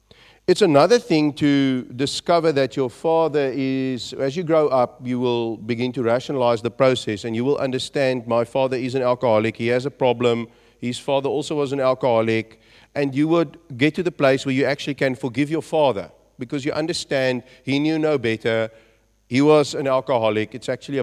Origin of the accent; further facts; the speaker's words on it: South Africa; I'm from South Africa, essentially. I've been to the UK once before